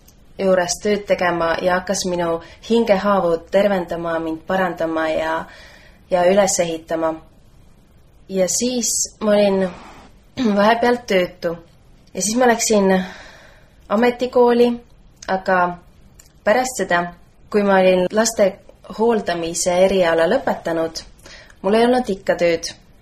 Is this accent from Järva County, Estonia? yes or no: no; Saare County, Estonia; ja olen Saaremaalt. Olen kasvanud üles Orissaare vabakoguduses.